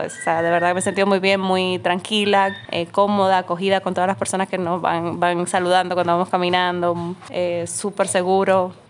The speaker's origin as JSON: {"language": "Spanish", "country": "Dominican Republic", "said": "vengo de República Dominicana, como ya escucharon."}